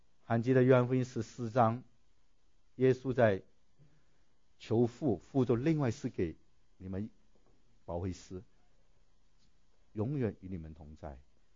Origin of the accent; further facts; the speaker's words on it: China; 因为我们中国人有上帝的这个观念